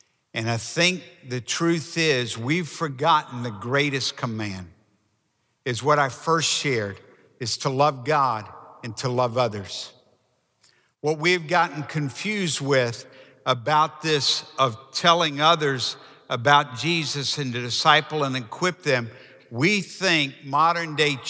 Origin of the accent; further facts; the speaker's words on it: New Orleans, Louisiana, United States; I have such a burden for the city that I grew up in New Orleans.